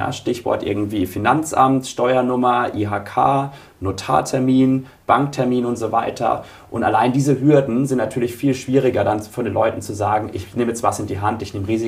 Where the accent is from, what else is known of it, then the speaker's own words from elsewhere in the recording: Baden-Württemberg, Germany; ich komme aus dem Badischen, da sagt man, es hat ein Geschmäckle.